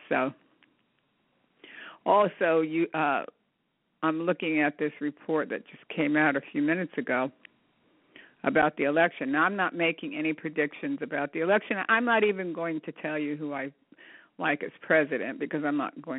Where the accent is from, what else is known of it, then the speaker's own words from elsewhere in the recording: United States; I grew up 14 miles outside of New York City, so we used to go quite often